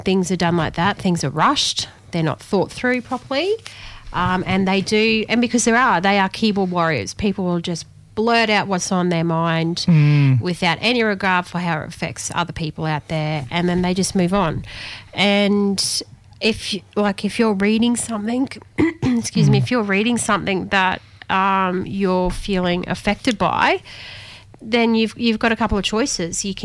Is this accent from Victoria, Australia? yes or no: no; Queensland, Australia; I'm from Yindinji Nation. My grandparents on my mum's side were born and raised in Yarraba.